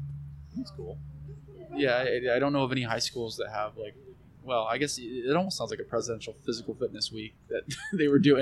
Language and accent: English; Michigan, United States; No, I grew up in Michigan.